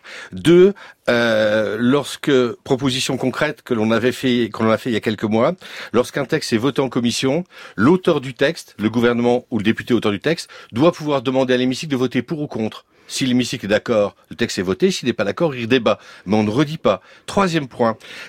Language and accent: French; Réunion; Je suis de la Réunion, okay.